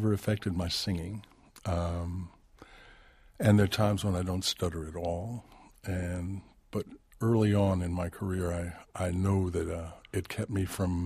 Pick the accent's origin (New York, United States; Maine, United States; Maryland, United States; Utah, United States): New York, United States; born there; I was born in Greenwich Village, November 13th, 1942, on Sullivan Street.